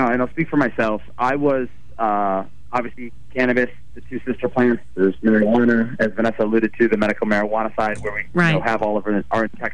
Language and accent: English; Ohio, United States; So I'm born and raised in Ohio, where my wife and I and our two kids, and soon to be third child, reside in Ohio.